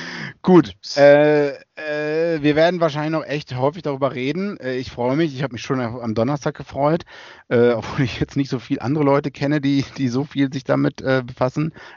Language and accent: German; Australia; da verliert man als Australier irgendwann das Interesse.